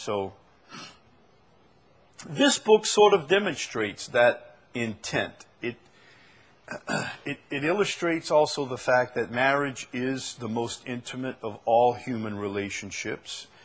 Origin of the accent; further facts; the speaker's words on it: Chalmette, Louisiana, United States; I'm from Chalmette. We're not very cultured down there, you know. So we have a cultural center.